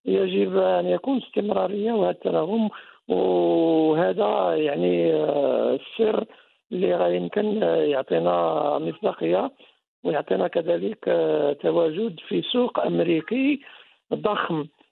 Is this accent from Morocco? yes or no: yes; Morocco; لنحضر أنفسنا كمغاربة